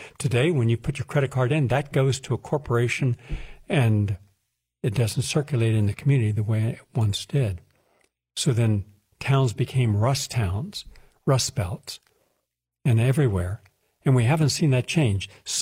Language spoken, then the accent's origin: English; Parkersburg, West Virginia, United States; Parkersburg, West Virginia, my hometown, and the person who was a relative worked in that brick factory